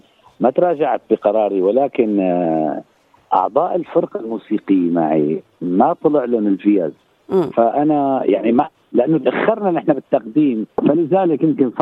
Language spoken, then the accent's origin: Arabic; Latakia Governorate, Syria; من الجمهورية العربية السورية، أنا سوري من محافظة اللاذقيه، محافظة اللاذقيه في ريف اسمه رأس البسيط قرية الزيتوني، أنا من هيدي المنطقة، ربيت باللاذقيه،